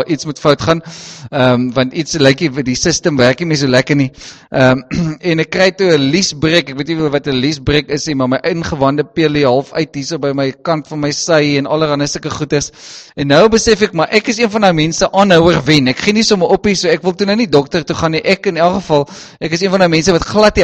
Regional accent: Caledon, Western Cape, South Africa; accent: brei; ek kom daar van Caledonse wêreld af, dis waar my brei vandaan kom

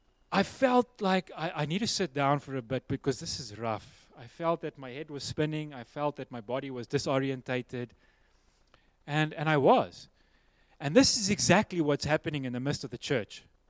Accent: South Africa; and I come from Bosveld kind of terrain. Not Bosveld, but there was no sea close by.

